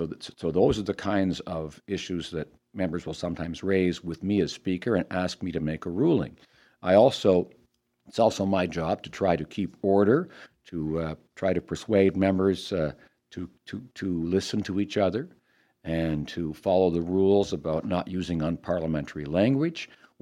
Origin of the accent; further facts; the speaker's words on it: Halifax, Nova Scotia, Canada; also born or lived in Windsor; I was born in Nova Scotia, in Windsor, Nova Scotia, but grew up mostly in Halifax and Bedford.